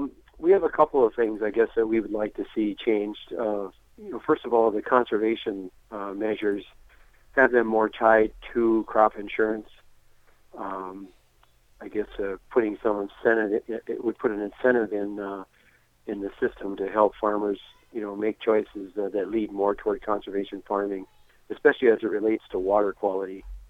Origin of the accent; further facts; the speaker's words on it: Gaylord, Minnesota, United States; and I'm from Gaylord, Minnesota.